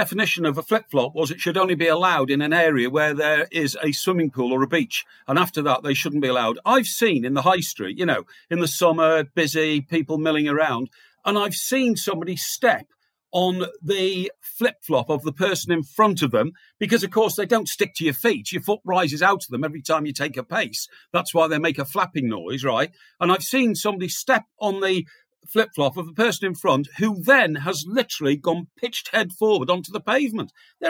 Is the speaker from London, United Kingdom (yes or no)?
no; Chester, North West England, United Kingdom; He also comes from Chester, my hometown. We didn't know that we both came from there.